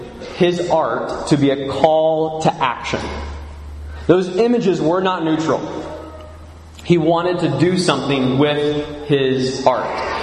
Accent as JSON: {"language": "English", "town": "Nashville", "region": "Tennessee", "country": "United States", "said": "I'm from Nashville, Tennessee."}